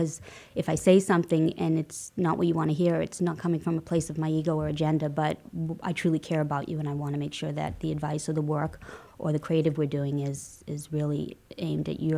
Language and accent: English; Ireland; I call my agency Paris, not because I'm French. I'm not. I'm Irish.